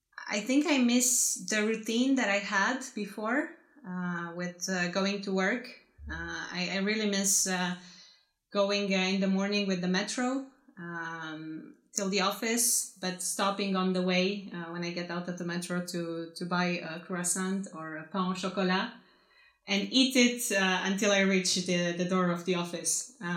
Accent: Bucharest, Romania; I come from Bucharest, Romania, and I am 28 years old.

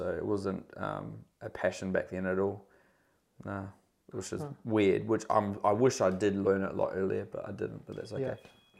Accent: New Zealand; also born or lived in Australia; No, I'm Kiwi.

